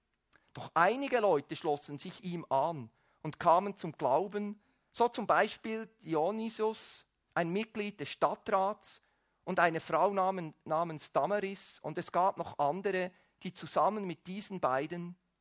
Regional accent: Switzerland; Sogar als Schweizer, die Neutralität lieben, können wir nicht neutral sein gegenüber dieser Botschaft.

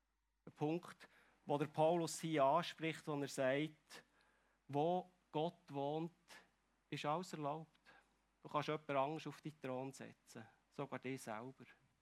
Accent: Switzerland; Ich weiß nicht, ob wir das als Schweizer manchmal ein bisschen zu wenig erleben.

